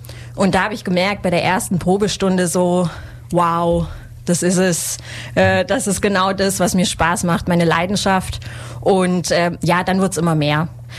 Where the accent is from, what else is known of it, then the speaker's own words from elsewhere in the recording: Memmingen, Bavaria, Germany; Also ich bin gebürtige Memmingerin, komme gar nicht so, also ist gar nicht so weit weg von hier.